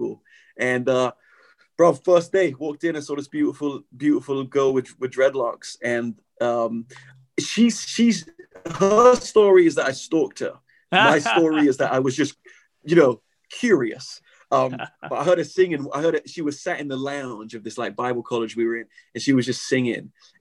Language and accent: English; England, United Kingdom; I'm learning my history, you know, as an Englishman. And we are a nation that had an empire and now doesn't, you know?